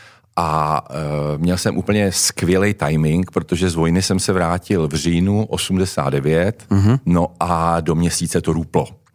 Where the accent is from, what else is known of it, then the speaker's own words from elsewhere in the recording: Prague, Czechia; Jsem rodilej Pražák, hlásím se k tomu. Konkrétně jsem se narodil teda ve Vršovicích, a což teda je známá fotbalová čtvrť.